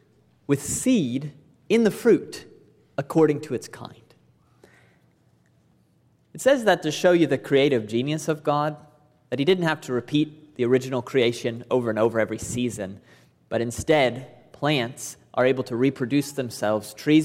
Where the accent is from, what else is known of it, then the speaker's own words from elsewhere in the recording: United States; Being an American plays into that as well, because we're all about efficiency